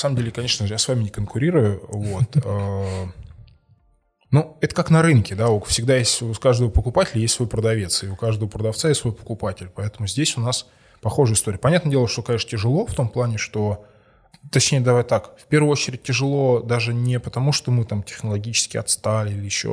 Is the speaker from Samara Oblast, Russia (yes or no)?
no; Moscow, Russia; я вот родился в Москве и вырос, и живу здесь, и не планирую пока никуда отсюда деваться